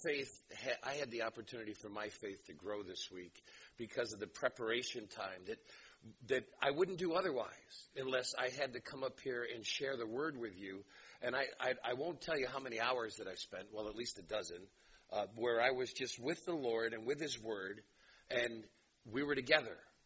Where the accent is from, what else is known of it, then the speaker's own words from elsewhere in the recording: New York, United States; I'm from New York, so there's two chapters to cover.